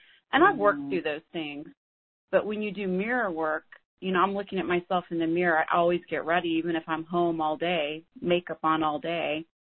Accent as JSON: {"language": "English", "region": "New Mexico", "country": "United States", "said": "I am. I'm originally from New Mexico."}